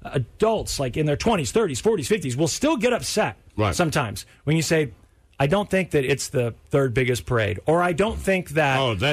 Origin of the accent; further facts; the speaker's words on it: Kansas City, United States; Look, I'm from Kansas City.